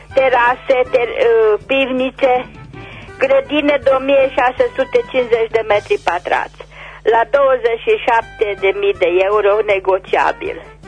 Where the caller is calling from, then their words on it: Bocșa, Caraș-Severin, Romania; Sunt din Bocșa, Cara Severin.